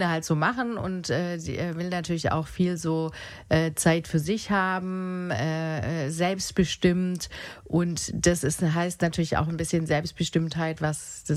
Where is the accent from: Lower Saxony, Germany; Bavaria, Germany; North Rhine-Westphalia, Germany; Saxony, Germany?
Bavaria, Germany; Munich; Ich bin jetzt bei Bettina über Silvester. Ich komme aus München